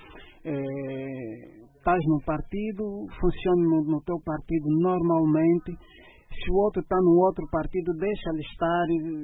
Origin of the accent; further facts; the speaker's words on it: Angola; Nós somos angolanos, somos todos irmãos da mesma terra.